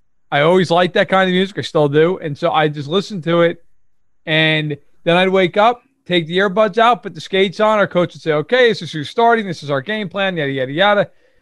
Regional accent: New York, United States; An hour and a half outside New York City.

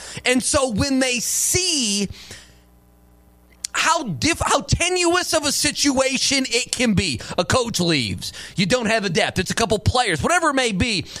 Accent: Louisville, Kentucky, United States; I was like, yeah, I'm from Louisville.

